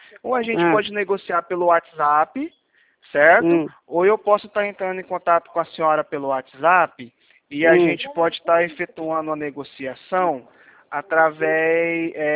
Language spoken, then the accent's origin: Portuguese; Goiás, Brazil; now in Campo Grande, Brazil; mas é porque eu sou de Goiás, mas eu tô falando aqui de Campo Grande, tá?